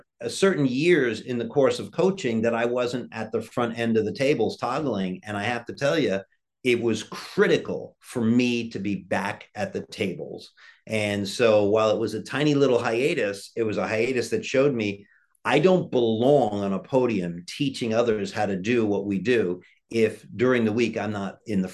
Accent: Hoboken, New Jersey, United States; born there; No, I was born in Hoboken, New Jersey.

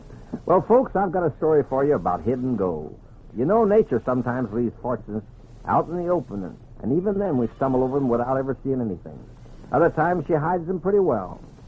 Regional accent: Mission, Texas, United States; born there; Now, Texas is my home state. I was born down there in Mission

